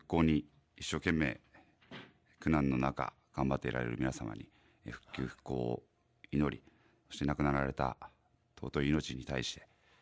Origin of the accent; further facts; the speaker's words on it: Tohoku, Japan; 私たち東北の人間は意外と地震地域なので、地震に対しても結構慣れているような気持ちがあるんですね。